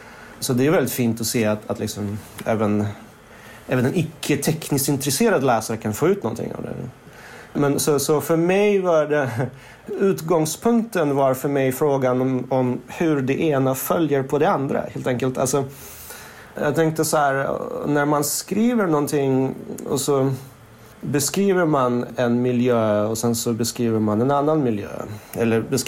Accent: Sweden; Swedish is a second language; jag växte upp i Sverige, så lärde jag mig svenska, så började jag skriva på svenska.

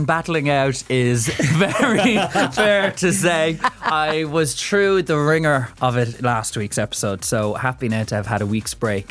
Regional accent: County Cork, Ireland; I'm from West Cork and we would have grown up with like 40, 50 cousins.

